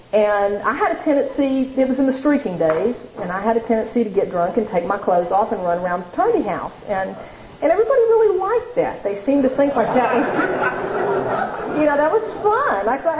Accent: New Orleans, Louisiana, United States; at that day and time I was growing up in New Orleans and marijuana was easier to come by for a teenager

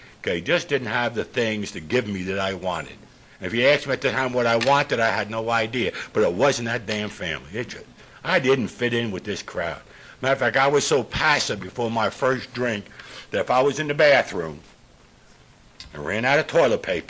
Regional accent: New York, United States; Born and raised in New York, I was the kind of kid, very extremely passive.

